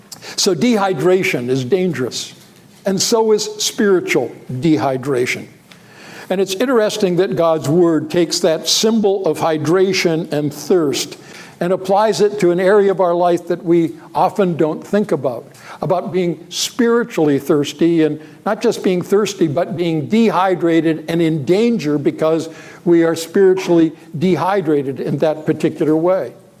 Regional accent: Pacific Northwest, United States; Now, it may have been because I was brought up in the Pacific rainforest up in the Pacific Northwest

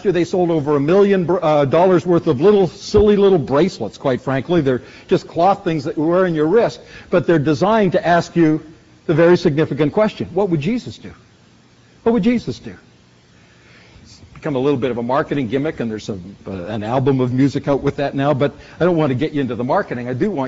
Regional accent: Vancouver, British Columbia, Canada; When I grew up in Vancouver, we used to have trolley buses.

